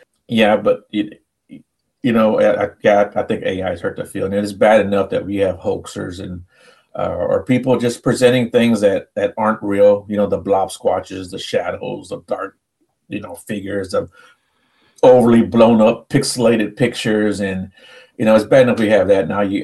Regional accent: Houston, Texas, United States; Yeah, I was born and raised here in Houston, and I lived outside of San Antonio for a little bit, but I moved back here to Houston.

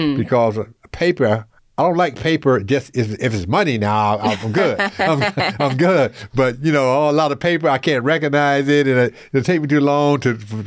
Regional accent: Georgia, United States; Okay, first of all, growing up in Southwest Georgia, mm-hmm. dealing with mental health

